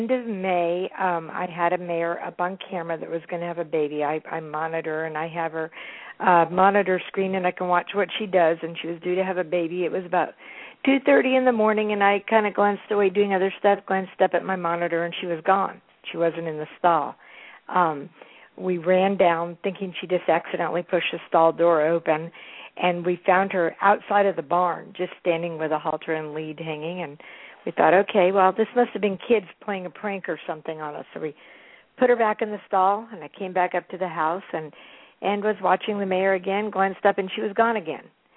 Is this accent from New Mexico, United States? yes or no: yes; Santa Fe, New Mexico, United States; I'm from Santa Fe, New Mexico, and I grew up